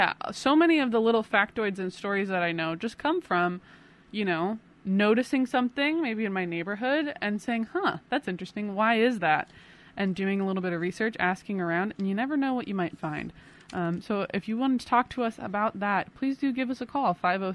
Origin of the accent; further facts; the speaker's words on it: Seattle, Washington, United States; Yeah, so I grew up in Seattle